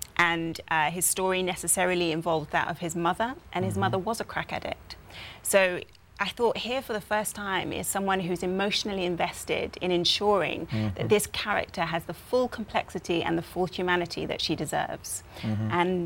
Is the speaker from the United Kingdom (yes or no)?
yes; United Kingdom; You know, I didn't grow up in Liberty City in Miami. I'm British.